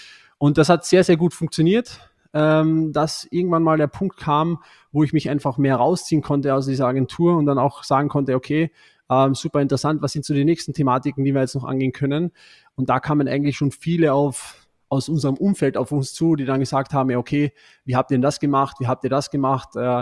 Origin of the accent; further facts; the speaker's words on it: Austria; Ich bin ein Österreicher, hört man vielleicht nicht so, aber ich bin ein Österreicher und habe hier in Österreich auch hier im Nationalteam gespielt